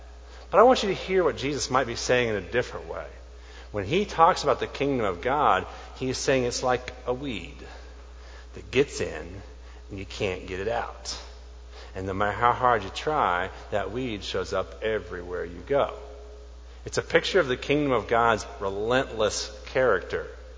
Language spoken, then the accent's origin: English; Oklahoma, United States; Well, I grew up in Oklahoma, and I'm not a farming kid by any stretch of the imagination. I was raised by MTV more than a farm.